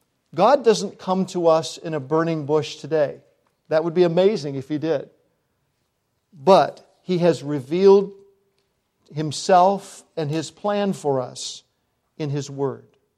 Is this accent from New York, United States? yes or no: yes; Blossvale, New York, United States; also born or lived in Bernards Bay, New York / Berryville, Virginia; I'm from Bernards Bay, New York. Grew up in an area called Berryville, Virginia for 5 years. Small town, poor town. Grew up in Blossvale, New York. We moved around a lot